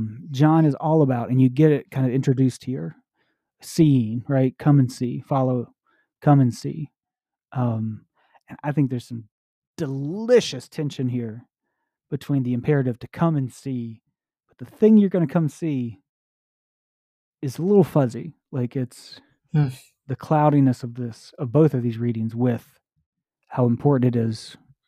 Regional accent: the South, United States; as a Southerner, I mean, almost going back to that Amos thing, right? Like I came from the South

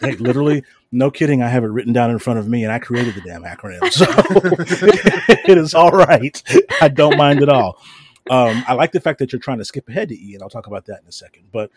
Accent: the South, United States; And I grew up down here in the South.

